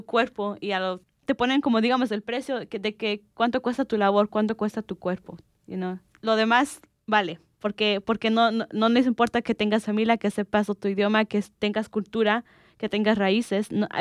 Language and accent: Spanish; Mexico; now in United States; somos americanos, sí, también mexicanos, pero también americanos